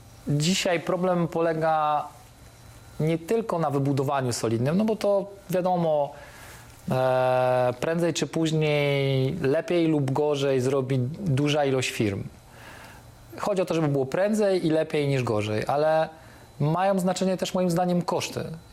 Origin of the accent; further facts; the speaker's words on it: Warsaw, Masovian Voivodeship, Poland; poznaniacy mówię trochę żartem, pamiętajmy, że jestem warszawiakiem.